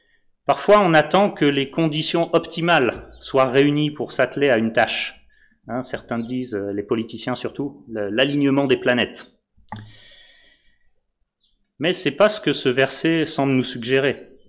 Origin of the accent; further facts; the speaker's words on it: Hauts-de-France, France; Bon, désolé les nordistes qui m'écoutent, je suis un nordiste aussi.